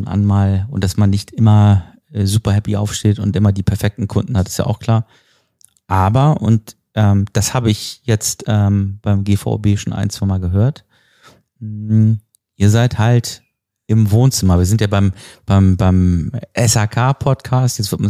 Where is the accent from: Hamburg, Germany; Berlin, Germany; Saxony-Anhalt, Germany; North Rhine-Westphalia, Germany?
Hamburg, Germany; ich als Hamburger